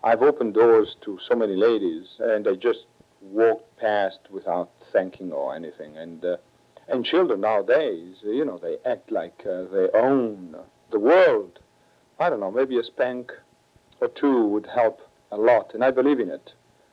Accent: Italy; accent: Italian; English is a second language; now in United States; Impossible. Impossible to lose this accent, my Italian accent, and I don't think I want to.

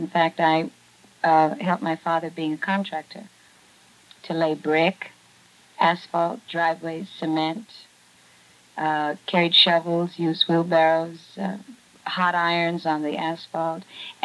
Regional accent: Los Angeles, California, United States; But I was only about 3 months old, and we moved to California, and I was raised in Los Angeles, in the San Gabriel Valley.

